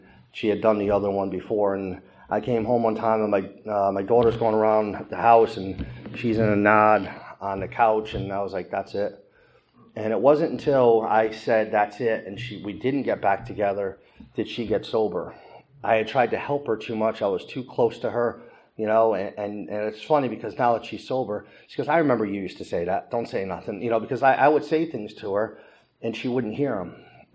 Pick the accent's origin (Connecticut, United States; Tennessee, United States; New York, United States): Connecticut, United States; Milford; also born or lived in Hollywood, Florida; You know, I grew up in Milford, Connecticut, and I wanted to go back there.